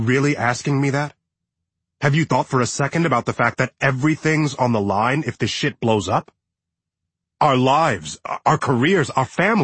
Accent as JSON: {"language": "English", "town": "Evanston", "region": "Illinois", "country": "United States", "tie": "born or raised there", "said": "No. My parents retired there. I grew up in Illinois, Evanston. My dad was a professor at Northwestern, another college."}